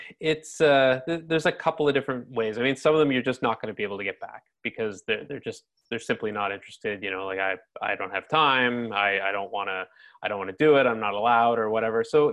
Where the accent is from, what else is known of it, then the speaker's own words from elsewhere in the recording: Canada; I'm from Canada because often we're prospecting into the US